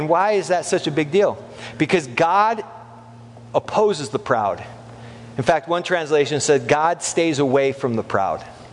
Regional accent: United States; And I have privilege, no question, being an American.

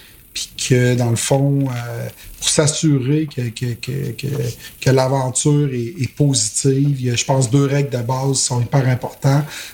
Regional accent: Quebec, Canada; je suis un Québécois fier de ses racines.

